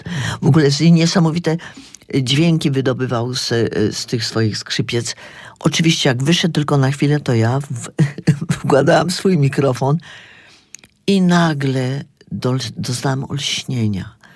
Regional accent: Bielsko-Biała, Silesian Voivodeship, Poland; moved away as an adult; also born or lived in Switzerland; now in New York, United States; bo ja jestem ze wsi. Ja kocham przyrodę. Ja jestem Beskid Śląsko-Żywiecki, góry, Bielsko-Biała. No, kiedyś to była Straconka, a teraz jest dzielnicą Bielska-Białej. I ostatnie 2 lata przed wyjazdem do Nowego Jorku mieszkaliśmy w Szwajcarii.

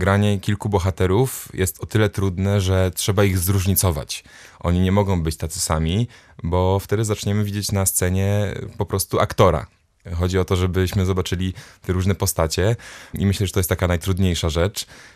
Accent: Gdynia, Pomeranian Voivodeship, Poland; also born or lived in Starogard Gdański; Ja pochodzę ze Starogardu Gdańskiego. To jest niedaleko, ale od czwartego roku życia mieszkam w Trójmieście, dokładnie w Gdyni

